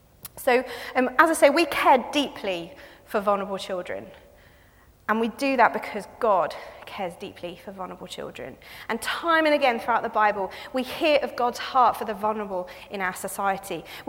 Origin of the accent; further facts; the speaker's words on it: South East England, United Kingdom; now in North East England, United Kingdom; I'm not from the Northeast. You can usually work that one out from my accent. But I have lived up here for nearly 15 years now.